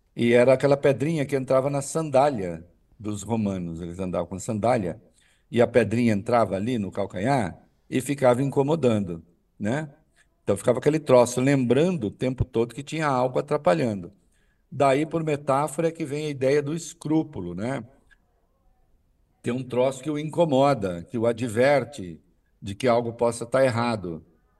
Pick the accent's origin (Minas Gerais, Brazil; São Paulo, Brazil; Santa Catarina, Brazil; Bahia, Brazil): Santa Catarina, Brazil; nós aqui, de Santa Catarina